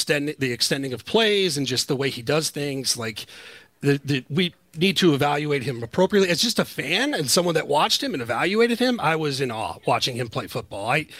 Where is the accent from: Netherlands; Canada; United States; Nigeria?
United States; New Jersey; I'm originally from Jersey. I'm a Jets fan, so I got my Hard Knocks last year.